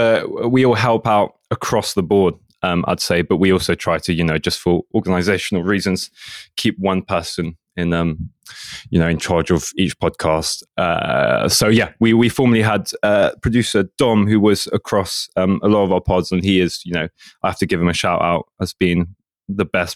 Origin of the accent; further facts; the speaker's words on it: Edinburgh, Scotland, United Kingdom; now in France; mother is French, essentially, and my father is Scottish. And so that makes me Franco-Scottish. And I've lived in both countries. I grew up in Edinburgh and then moved to Paris.